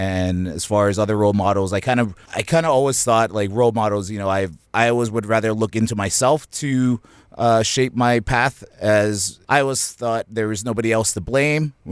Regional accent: Edmonton, Alberta, Canada; My family is from Slave Lake area in Canuso. Everyone's from Canuso there. And born and raised in Edmonton.

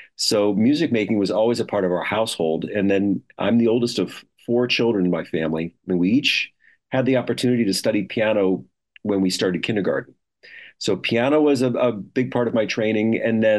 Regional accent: Cleveland, Ohio, United States; some wonderful piano teachers when I was young, growing up in Cleveland

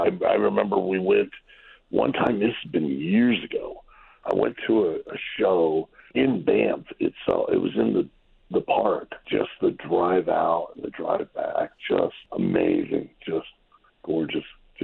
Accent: Ohio, United States; now in Louisville, United States; Originally, yes.

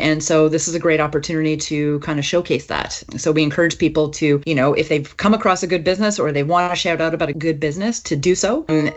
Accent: Canada; When I think about being Canadian, I think about our great wide open spaces that we have.

